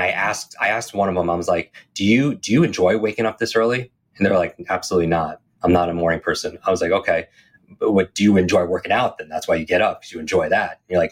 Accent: Northeast, United States; I grew up in the Northeast. I despise the cold

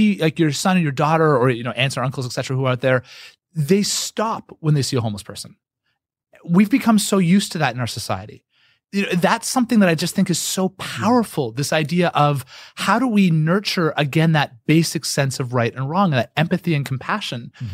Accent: Canada; I'm Canadian.

